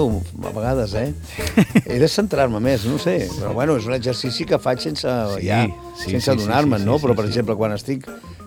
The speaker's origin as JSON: {"language": "Catalan", "region": "Catalonia", "country": "Spain", "said": "Els catalans som així."}